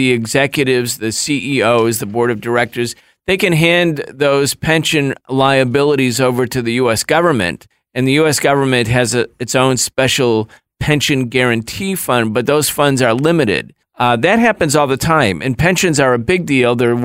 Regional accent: Rochester, New York, United States; Where we grew up in Rochester, New York, it had 55,000 employees work for Kodak, and that was, you know, in a city of about 300,000 people.

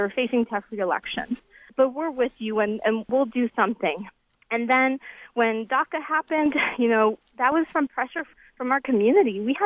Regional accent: New York, United States; So I come from New York, and when people think of New York, they think of New York City and its, you know, welcoming policies towards immigrants. But I grew up right outside of New York in Westchester County, which is, you know, a little more conservative.

